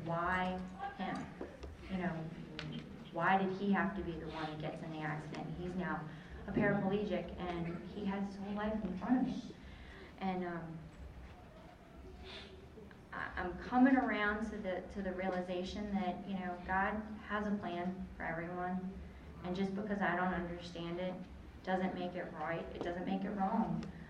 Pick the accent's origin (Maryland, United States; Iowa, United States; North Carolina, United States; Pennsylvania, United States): Maryland, United States; Frederick; You know, it's just funny because I grew up in Frederick, I grew up on a farm